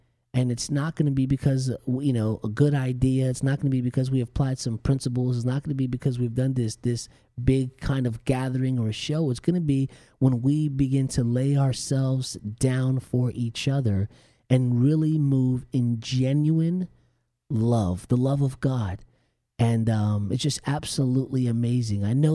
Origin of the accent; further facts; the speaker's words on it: New Jersey, United States; And I was Hispanic growing up in New Jersey